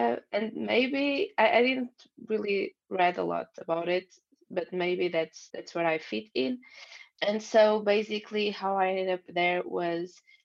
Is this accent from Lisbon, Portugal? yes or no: yes; Lisbon, Portugal; also born or lived in Belgium / Netherlands; now in Bulgaria; I'm from Lisbon. What else? I lived in Belgium and in the Netherlands before, and now I'm starting my digital nomad lifestyle. I'm right now in Bulgaria.